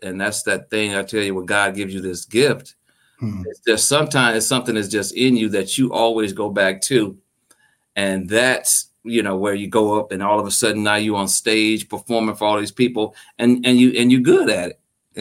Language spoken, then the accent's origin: English; Clarksdale, Mississippi, United States; born there; Well, I was born in Clarksdale, Mississippi, and had to go back to Clarksdale pretty much every summer. Mm-hmm. That and Marks, Mississippi. My mother was from Marks and my father was from Clarksdale, Mississippi.